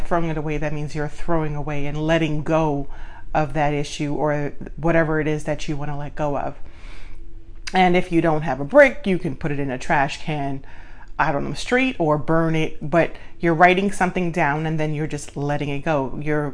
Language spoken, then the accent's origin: English; Brooklyn, New York, United States; also born or lived in Guyana; when I came to Brooklyn from Guyana as a little girl, I had to watch my mother let go of the home she had all her life to pack one suitcase with four kids to come to Brooklyn.